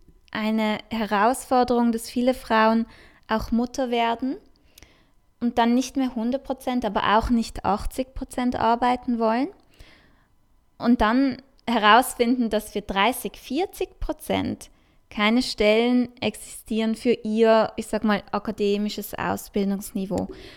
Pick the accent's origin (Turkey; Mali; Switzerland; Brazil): Switzerland; das ist ja auch noch etwas Kulturelles bei uns in der Schweiz